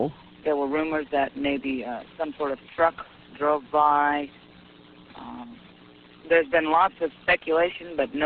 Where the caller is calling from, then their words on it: Arkansas, United States; North of Little Rock. We're 30 miles from Harrison, which is right almost on the border of Missouri.